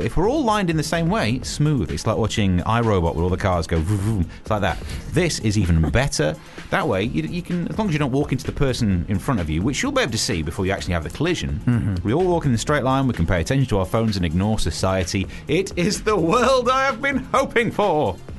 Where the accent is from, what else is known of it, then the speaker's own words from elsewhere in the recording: United Kingdom; because I am British, I am nothing shy of passive-aggressive about it.